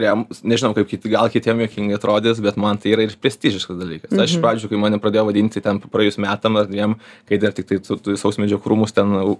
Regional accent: Kėdainiai, Kaunas County, Lithuania; Aš esu iš Kėdainių rajono, jos universitelio, pats ten gimęs, Kėdainiuose mokysis, tai čia sakau, pas mane yra taip, kad aš 7 kilometrai man reikia Kėdainių, aš mokinausi Kėdainių Ąžuolyno gimnazijoje

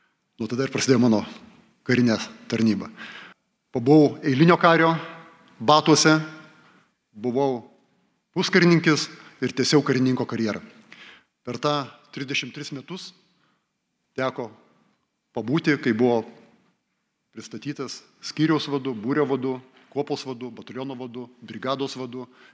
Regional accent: Druskininkai, Alytus County, Lithuania; Esu gimęs ir užaugęs Druskininkuose. 1988 metais pabaigiau trečią vidurinę mokyklą, šiuo metu jinai vadinasi Saulės pagrindinė

